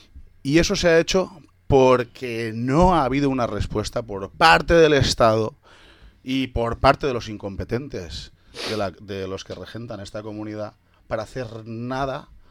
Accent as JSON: {"language": "Spanish", "town": "Villarreal", "region": "Valencian Community", "country": "Spain", "said": "yo soy de Villarreal, pero tengo familia, parte de mi familia proviene de Algemesí."}